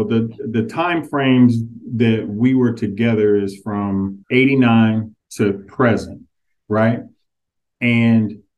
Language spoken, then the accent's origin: English; Ohio, United States; We've lived up north. Like I'm from Ohio.